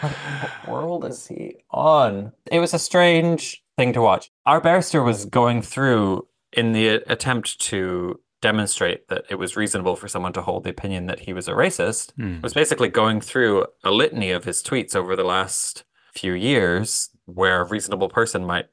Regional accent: Canada; I'm Canadian.

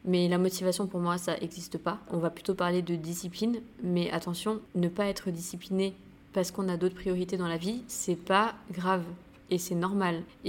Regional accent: St. Barthélemy; retourner à Saint-Barth, c'est là d'où je viens, c'est là où j'ai grandi, où j'ai ma famille, où j'ai mes potes d'enfance. C'est vraiment un endroit où je me sens bien, où je me sens chez moi

